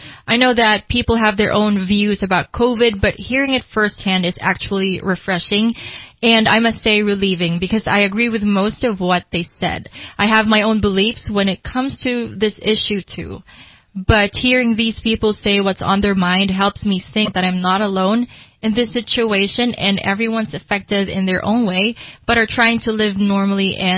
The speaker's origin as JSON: {"language": "English", "country": "Philippines", "said": "I am from the Philippines. I am 26"}